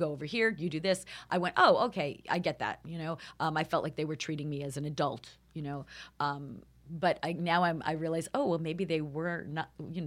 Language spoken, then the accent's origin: English; New York, United States; I'm from New York, and there's a certain sort of cutting to the chase